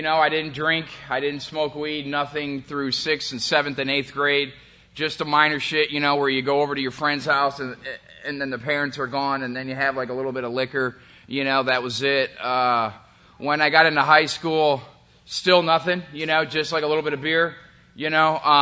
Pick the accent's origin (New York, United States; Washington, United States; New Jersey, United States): New York, United States; Rochester; now in Texas, United States; I'm from Rochester, New York. I'm from upstate. I'm not from here. I'm not from Texas. I spent my entire life and upbringing and everything there. I spent like 23 years up there.